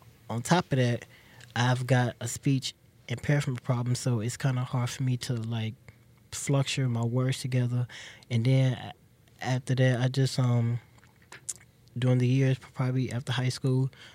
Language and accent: English; Gary, Indiana, United States; also born or lived in Chicago; I'm from, well, I was born in Chicago, but, you know, I was raised in Indiana of Gary.